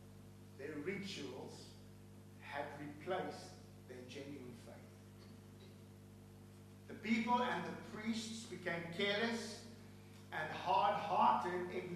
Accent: South Africa; I'm from South Africa originally, and I see the corruption in that nation.

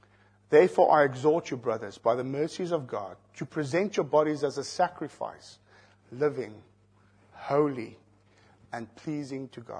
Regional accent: South Africa; When I grew up in South Africa, and that's my framework of reference, I often heard the message of pastors preaching

